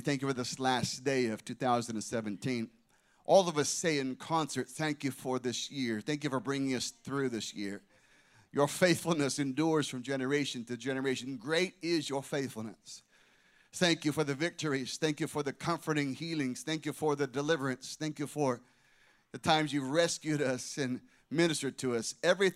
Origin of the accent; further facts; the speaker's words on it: Scottsdale, Arizona, United States; I had started a church in Scottsdale, Arizona, my hometown